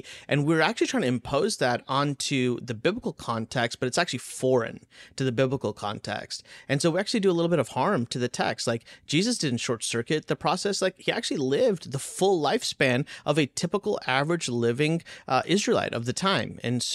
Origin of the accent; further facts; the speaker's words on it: India; now in United States; I'm Indian. I don't know if you knew that, Annie. I'm Indian, like from India. My parents immigrated here.